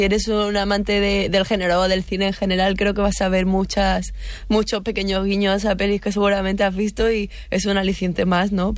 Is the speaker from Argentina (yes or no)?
no; Sweden; accent: Swedish; Spanish is a second language; yo tengo acento sueco hablando en inglés